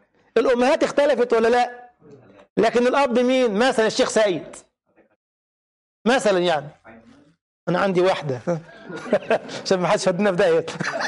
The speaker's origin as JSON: {"language": "Arabic", "town": "Cairo", "region": "Cairo Governorate", "country": "Egypt", "said": "انا من القاهرة والسويس دي سفر"}